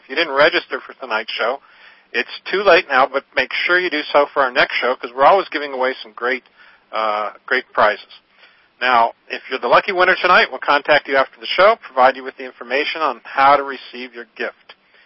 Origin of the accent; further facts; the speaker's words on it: Alaska, United States; So I'd like to come back there since I grew up there in Alaska anyways, and it's always a pleasure to go back there.